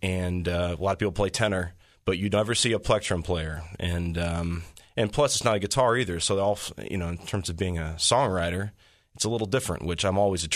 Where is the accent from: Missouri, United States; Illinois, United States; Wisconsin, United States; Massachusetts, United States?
Missouri, United States; St. Louis; No, I'm from St. Louis, Missouri.